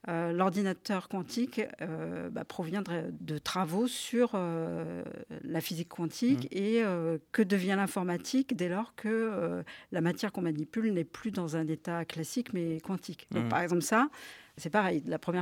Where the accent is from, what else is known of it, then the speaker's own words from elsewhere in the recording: Cambrai, Hauts-de-France, France; Du nord de la France, de Cambrai.